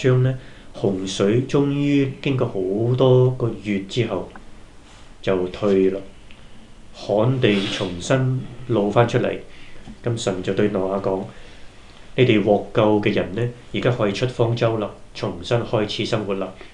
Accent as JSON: {"language": "Cantonese", "country": "China", "said": "我哋中国人啊，我哋唐人啊"}